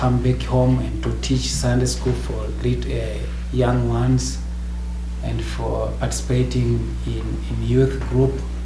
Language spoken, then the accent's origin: English; Tanzania; I come from Tanzania. In Tanzania, I serve as a pastor in the Evangelical Lutheran Church.